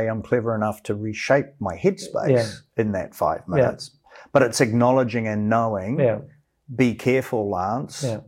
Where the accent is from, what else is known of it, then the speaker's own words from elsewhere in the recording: New Zealand; growing up in New Zealand, which is not a small country, but a small population, far, far away from the rest of the world